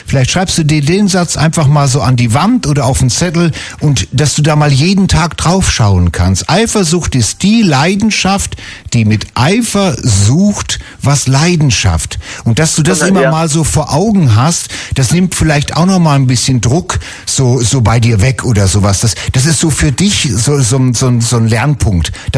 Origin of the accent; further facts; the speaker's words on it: Fulda, Hesse, Germany; born there; da bin ich geboren, das kenne ich. Aus Fulda, ich bin in Fulda geboren, also das kenne ich.